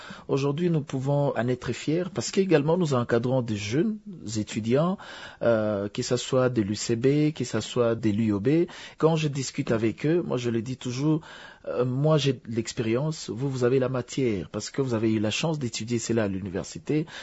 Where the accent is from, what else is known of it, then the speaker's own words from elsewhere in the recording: Bukavu, South Kivu, DR Congo; Nous sommes également natifs de cette ville de Bukavu, mais on circule un peu partout à travers le pays.